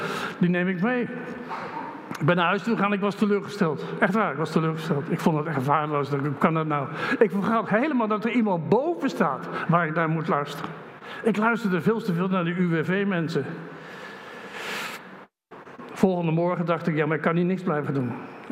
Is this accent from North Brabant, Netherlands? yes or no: no; Zelhem, Gelderland, Netherlands; Op een gegeven moment dacht ik, ergens in Zelm, en ik kom uit Zelm.